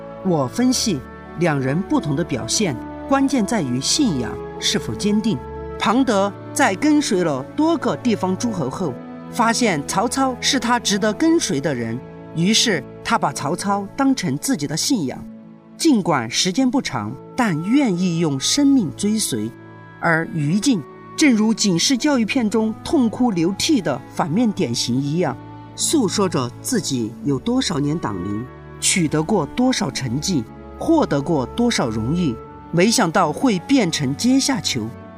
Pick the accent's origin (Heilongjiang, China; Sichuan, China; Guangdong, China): Sichuan, China; Longchang; 我的家乡隆昌之前由于境内无大江大河，且地处浅丘，有10年9旱之说。